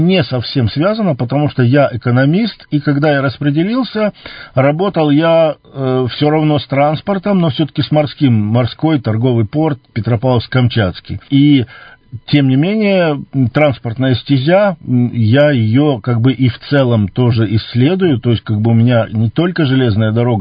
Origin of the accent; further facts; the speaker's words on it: Petropavlovsk-Kamchatsky, Kamchatka Krai, Russia; also born or lived in Irkutsk / Khabarovsk; Родился я в Иркутске, поэтому, собственно говоря, это город моего рождения, и поэтому тоже повышенный к нему интерес. Но буквально, когда мне было 5 лет, меня увезли в Хабаровск на Дальний Восток. Затем в 12 лет я попал в Петропавловск-Камчатский